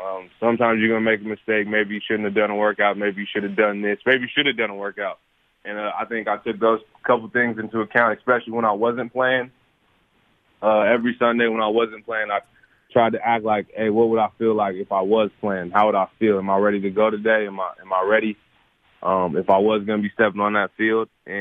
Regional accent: Washington, United States; like I said, I'm from Washington

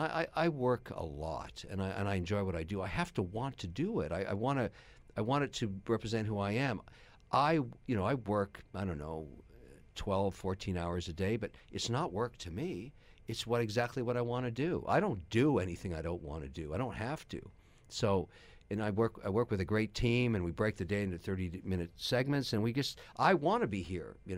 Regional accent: Nicosia, Nicosia District, Cyprus; Famagusta was a beach in Cyprus, and I grew up in Nicosia. I went to the junior school there. And beach culture is, you know, part of the Cypriot Lebanese kind of thing.

